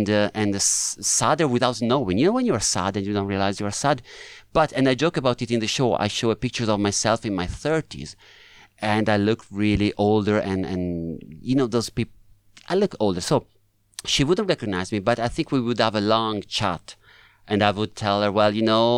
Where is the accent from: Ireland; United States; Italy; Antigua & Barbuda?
Italy; accent: Italian; English is a second language; now in London, United Kingdom; move to the UK, London, because I knew that sometimes they also have Italian actors. And I found out my accent is perfect. My face apparently doesn't match my Italian accent.